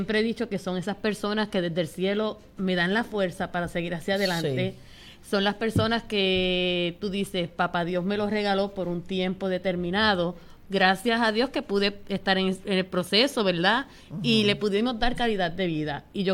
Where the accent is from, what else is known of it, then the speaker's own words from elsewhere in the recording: Puerto Rico; porque aquí nosotros como buenos puertorriqueños